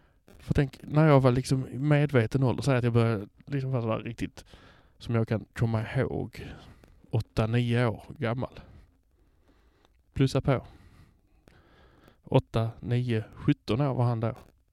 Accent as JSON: {"language": "Swedish", "town": "Höör", "region": "Skåne", "country": "Sweden", "also_born_or_lived": "Malmö", "said": "Jag kommer från Hör, säger jag alltid. Hör är vackert att säga på skånska. Eller kanske inte. Men det ligger mitt i Skåne i alla fall."}